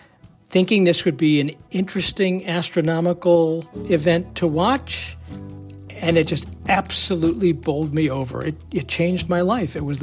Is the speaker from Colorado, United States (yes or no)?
yes; Colorado, United States; That one will go from California to Florida and will cross my home state of Colorado.